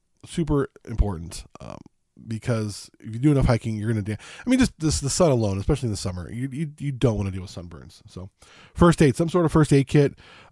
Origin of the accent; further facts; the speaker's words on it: California, United States; also born or lived in Las Vegas; I grew up in Southern California, Las Vegas. Rain took a lot of time for me to get used to.